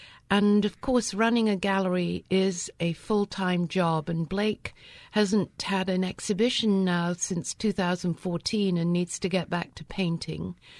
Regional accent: North West England, United Kingdom; I grew up near Liverpool.

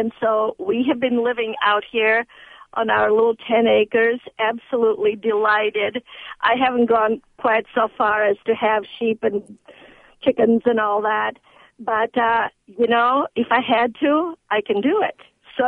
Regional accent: Croatia; now in Iowa City, United States; Well, I moved here from Croatia in 1968.

